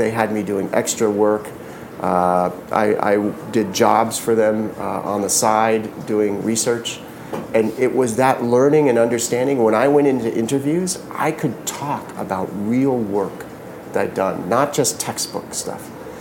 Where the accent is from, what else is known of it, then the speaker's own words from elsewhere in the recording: San Jose, California, United States; I grew up in the Bay Area, right in San Jose.